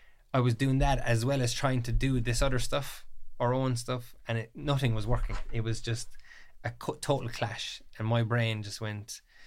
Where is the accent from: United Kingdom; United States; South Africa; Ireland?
Ireland; Ballymac, Munster; I'm 23. I'm from Kerry, Ballymac.